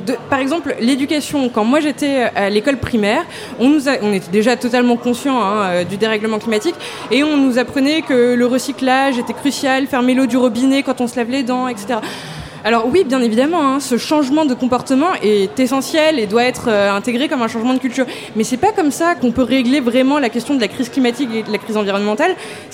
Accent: Paris, Île-de-France, France; Non, parce que moi, ça m'arrive rarement, malheureusement, je suis parisienne

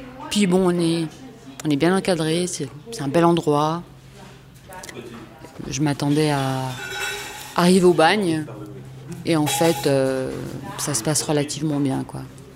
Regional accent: Évian-les-Bains, Auvergne-Rhône-Alpes, France; Je viens d'Évian-les-Bains, alors ça fait rire. Ville d'eau.

